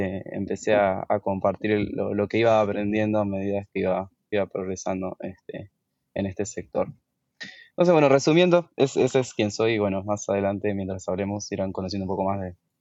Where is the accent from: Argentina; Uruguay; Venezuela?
Uruguay; Soy de Uruguay